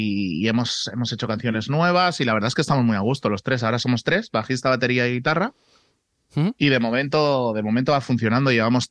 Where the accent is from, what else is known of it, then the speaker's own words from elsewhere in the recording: Spain; siendo español, llegas aquí de primeras y dices, ¿qué?